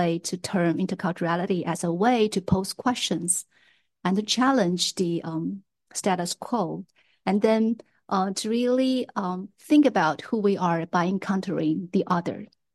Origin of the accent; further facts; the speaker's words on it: China; moved away; also born or lived in Michigan, United States / Singapore; But I'm originally from China. I was brought up there and educated there. And then after that, I was educated and working in Michigan, the United States.